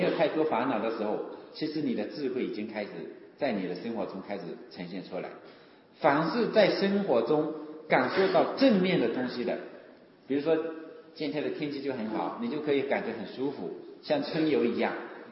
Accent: Wenzhou, Zhejiang, China; 我们温州人特别对这部经典啊，我觉得是特别的尊重。

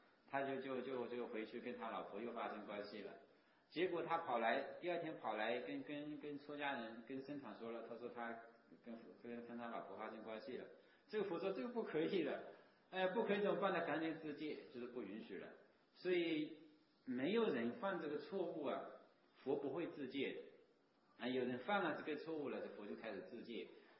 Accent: China

